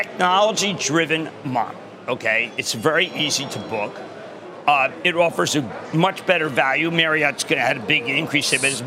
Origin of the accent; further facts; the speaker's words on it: Philadelphia, Pennsylvania, United States; And I'm like, I'm from Philadelphia.